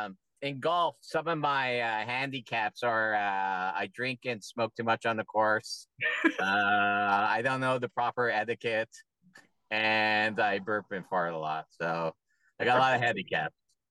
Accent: Canada; I'm a Canadian performer.

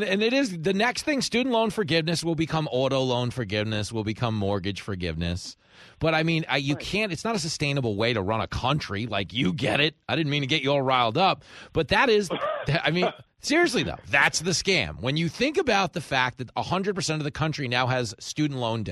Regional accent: Levittown, New York, United States; I grew up in Levittown. It was, you know, the biggest post-World War II settlement for American GIs returning home from war.

